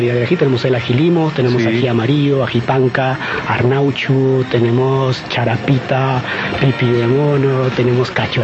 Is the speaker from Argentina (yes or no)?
no; Peru; now in Colombia; Yo soy peruano.